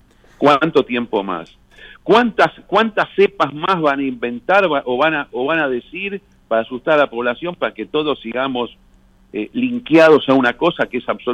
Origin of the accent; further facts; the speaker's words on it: Syria; Yo soy de Siria. La diferencia entre vos y yo, que vos sos de Polonia y yo soy de Siria, ¿te das cuenta?